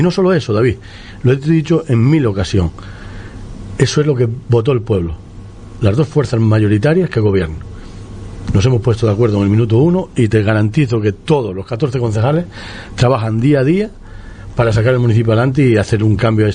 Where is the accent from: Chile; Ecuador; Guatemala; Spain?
Spain; sino soy español, juré bandera